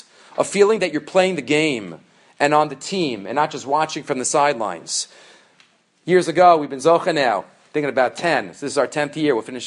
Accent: Beit Shemesh, Jerusalem District, Israel; I'm from Beit Shemesh.

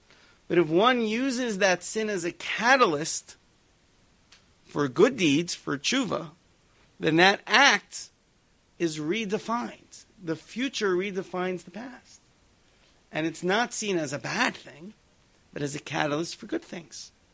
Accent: New York City, New York, United States; I grew up in Forest Hills, Queens. I don't know if you've been to Forest Hills. It's a wonderful place.

